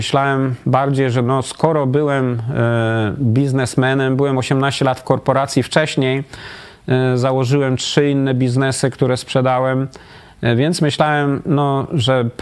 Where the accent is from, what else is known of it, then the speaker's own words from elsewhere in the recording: Wrocław, Lower Silesian Voivodeship, Poland; Mimo to, że ja jestem z Wrocławia, żona z Gdyni, jednak zdecydowaliśmy, że przyjedziemy do miasta, gdzie nikogo nie znamy.